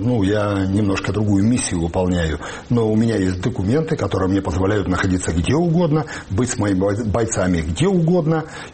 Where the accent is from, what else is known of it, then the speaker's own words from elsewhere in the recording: Belarus; now in Ukraine; Мы, белорусы, которые сейчас в Украине